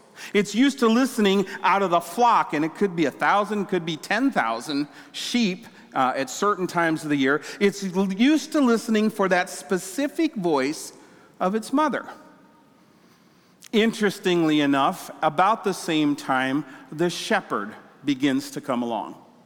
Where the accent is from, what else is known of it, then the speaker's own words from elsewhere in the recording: Australia; I grew up in Australia.